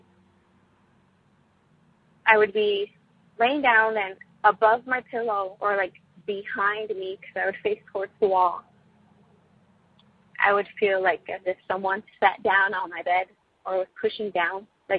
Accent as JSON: {"language": "English", "town": "San Antonio", "region": "Texas", "country": "United States", "said": "I'm from San Antonio, Texas."}